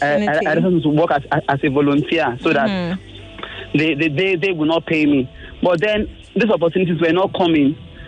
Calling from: Ekpe, Nigeria; I'm calling from Ekpe.

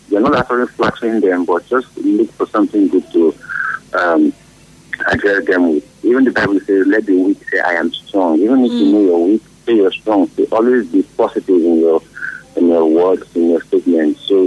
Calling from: Rwanda; I'm calling from Rwanda.

